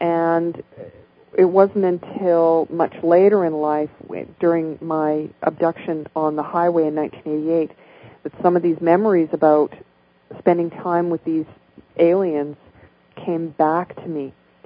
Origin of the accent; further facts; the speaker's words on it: British Columbia, Canada; my friends and I took a trip from Vancouver, British Columbia, to my hometown in northern British Columbia.